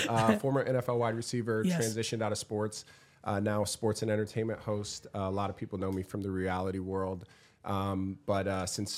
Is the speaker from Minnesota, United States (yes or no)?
no; South Dakota, United States; So I grew up in South Dakota, small town Midwest.